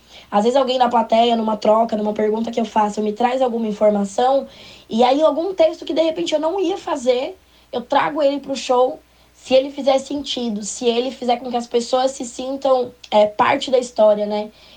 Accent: Osasco, São Paulo, Brazil; also born or lived in Bahia; a minha cidade, que é a cidade que eu moro desde que eu nasci. Né? Eu passei, cheguei a morar na Bahia também, mas Osasco é a cidade onde eu me criei, onde eu cresci, né? Onde eu fundei quem eu sou.

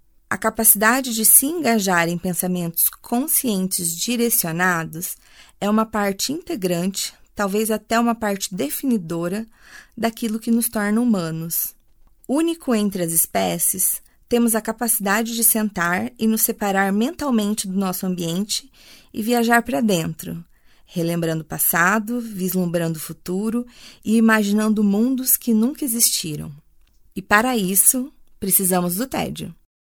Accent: Londrina, Paraná, Brazil; Sou londrinense de coração. Aqui eu cheguei criança e me tornei adulta.

